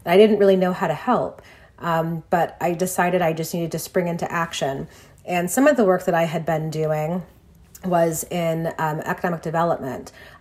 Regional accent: Detroit, Michigan, United States; but also improve our relationship with the communities with which we existed in, which is Detroit, my hometown.

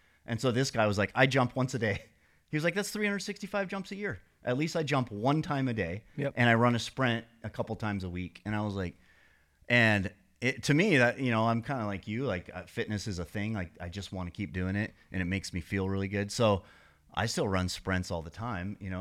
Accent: Montana, United States; moved away as an adult; So I grew up in Montana, but when I turned about 30, I moved to San Diego

